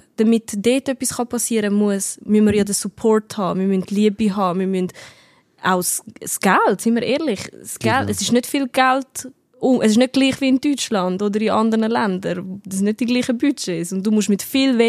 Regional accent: Switzerland

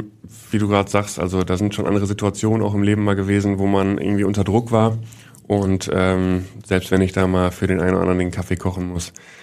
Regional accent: Hamburg, Germany; als Hamburger, glaube ich, wünscht sich jeder, dass beide Vereine auch in der ersten Liga spielen.

